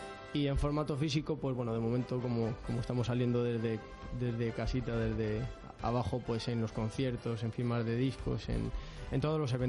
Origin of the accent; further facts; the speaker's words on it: Guadalajara, Castilla-La Mancha, Spain; Soy de Guadalajara, sí.